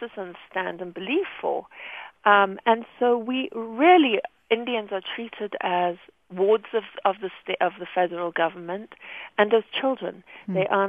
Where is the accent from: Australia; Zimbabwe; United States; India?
Zimbabwe; I come from Zimbabwe, where those rights are not granted to the people